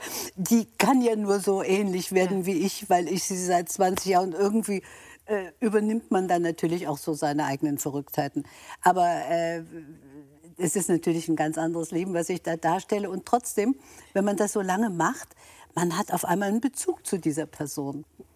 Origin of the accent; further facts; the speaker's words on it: Baden-Baden, Baden-Württemberg, Germany; moved away as an adult; now in Munich, Germany; gebe ich meine Heimat Baden-Baden auf und ziehe noch mal nach München